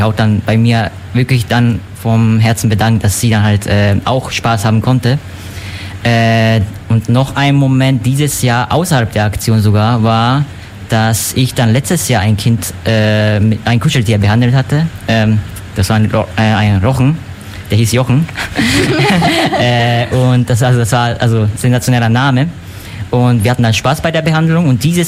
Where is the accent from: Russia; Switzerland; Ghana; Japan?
Japan; aber ich komme aus Japan